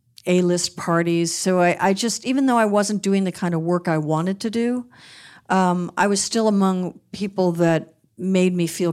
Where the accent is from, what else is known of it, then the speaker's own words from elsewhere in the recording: Beverly Hills, California, United States; Growing up in Beverly Hills, you either see Cary Grant when you go Christmas shopping